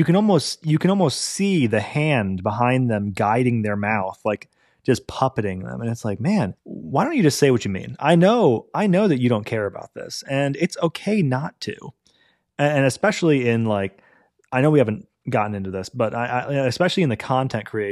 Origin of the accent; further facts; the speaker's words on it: Pompano Beach, Florida, United States; I'm from Pompano Beach, Florida, originally. And between the two places, I didn't realize how abrasive I am until I went to New York.